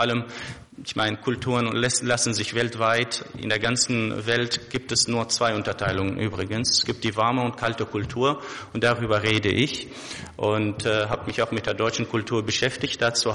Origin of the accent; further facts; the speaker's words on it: Syria; Ich bin geboren in Syrien und dort auch aufgewachsen.